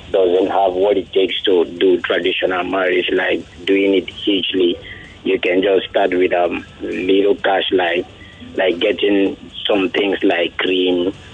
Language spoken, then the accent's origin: English; Cross River, Nigeria; I'm from Cross River, BHA precisely.